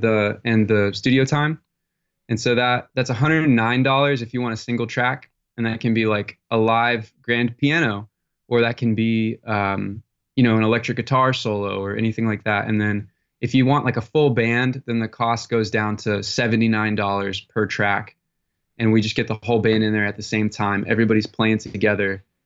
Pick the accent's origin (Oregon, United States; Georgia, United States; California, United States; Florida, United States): Florida, United States; Ocala; I grew up in Ocala.